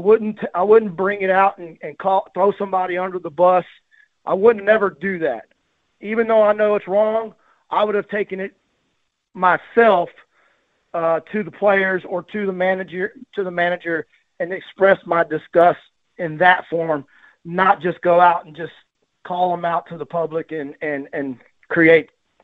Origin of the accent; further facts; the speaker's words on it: Galveston, Texas, United States; you know I'm from Galveston, so I don't really care for guys that are snitches.